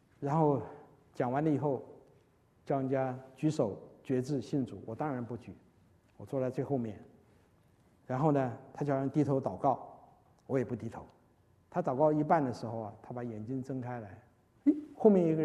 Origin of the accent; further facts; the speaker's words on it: China; 我们中国人叫一甲子的功力，对不对？